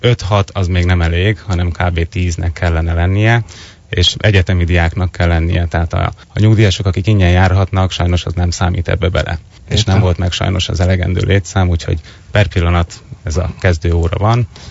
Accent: Győr, Győr-Moson-Sopron, Hungary; Ami pedig engem illet, Győrben születtem 1981-ben, majd ott jártam gimnáziumba, onnan pedig Szegedre mentem tanulni

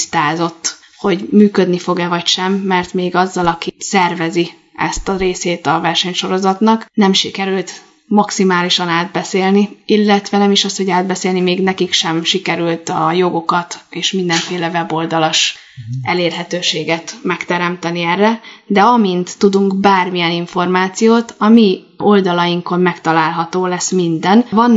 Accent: Hungary; visszarepülünk Magyarországra, mert egy kicsit nehézkes az itt tartózkodás magyarként, úgyhogy nem vagyunk állampolgárok. Úgyhogy hazautazunk

